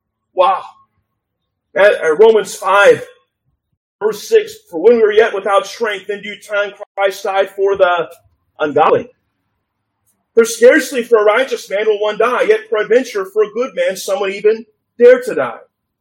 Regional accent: Kansas, United States; born there; I was born in Kansas. My grandparents, Royals fans, just kind of got passed on to me.

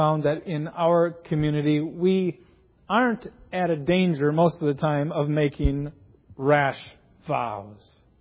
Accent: Edgerton, Minnesota, United States; Sometimes I've been very, very troubled when I go back to my hometown of Edgerton, Minnesota

